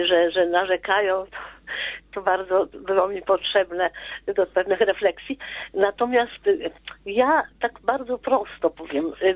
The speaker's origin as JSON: {"language": "Polish", "town": "Warsaw", "region": "Masovian Voivodeship", "country": "Poland", "tie": "born there", "said": "a ja się urodziłam na gruzach Warszawy"}